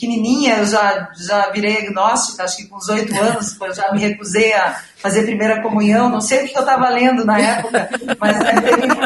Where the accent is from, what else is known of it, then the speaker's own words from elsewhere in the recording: Curitiba, Paraná, Brazil; born there; eu nasci em Curitiba, em Santa Felicidade, é uma colônia de italianos, né? Para quem nunca ouviu falar, é um lugar muito bonito. Eu tenho uma família maravilhosa, mas também é uma colônia italiana, extremamente conservadora.